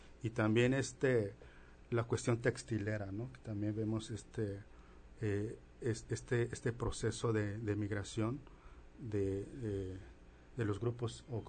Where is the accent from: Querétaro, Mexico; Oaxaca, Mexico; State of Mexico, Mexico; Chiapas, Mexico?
Oaxaca, Mexico; yo también vengo del estado de Oaxaca